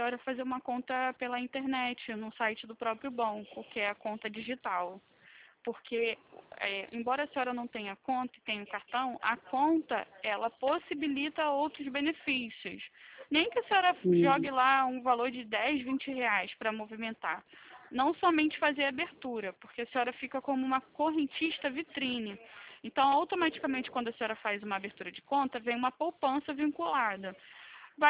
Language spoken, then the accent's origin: Portuguese; Campo Grande, Rio de Janeiro, Brazil; eu sou daqui de Campo Grande, Rio de Janeiro.